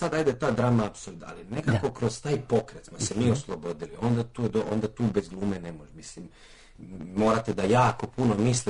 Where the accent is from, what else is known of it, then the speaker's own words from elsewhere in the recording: Gornji Milanovac, Šumadija and Western Serbia, Serbia; ja sam sa strane, mislim sa strane iz Gornjeg Milanovca sam